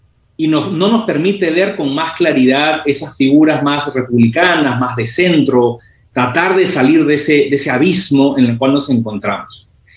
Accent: Peru; tenemos que entender como peruanos

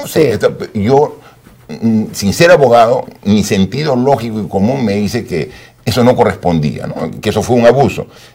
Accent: Moquegua, Peru; yo soy una persona muy arraigada a mi patria, muy arraigada a mi tierra, Moquegua. O sea, yo cuando puedo me voy a Moquegua porque es mi tierra

